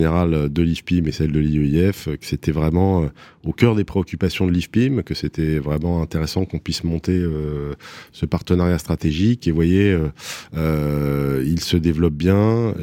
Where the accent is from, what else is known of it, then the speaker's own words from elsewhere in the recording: Paris, Île-de-France, France; je suis parisien, je suis né à Paris. Je suis un marcheur de Paris, je marche beaucoup, je marchais beaucoup avec mon père quand j'étais petit. Et voilà, donc Paname, c'est vraiment l'endroit où j'ai grandi et l'endroit où j'ai mes racines.